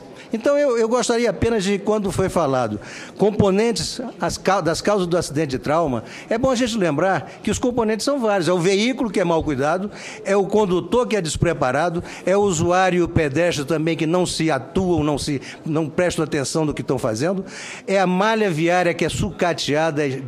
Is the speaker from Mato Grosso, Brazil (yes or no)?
no; Rio Grande do Norte, Brazil; also born or lived in Amazonas; eu sou amazonense de nascença, da onde está a nossa senadora Grazioti. Eu morei no Rio Grande do Norte, onde me criei